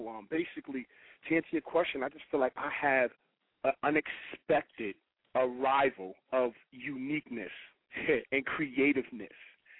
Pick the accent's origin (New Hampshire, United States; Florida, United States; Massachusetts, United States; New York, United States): Massachusetts, United States; Boston; I'm from Roxbury. I'm from Roxbury, like 2 minutes from Orchard Park.